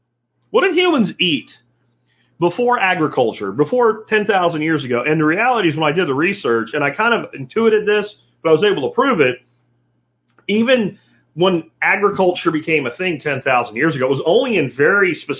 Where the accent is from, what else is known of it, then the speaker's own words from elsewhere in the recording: Florida, United States; Well, I grew up in Florida, and I remember going to a place where they showed us a Tuscan skull of a mammoth that was unearthed in Florida.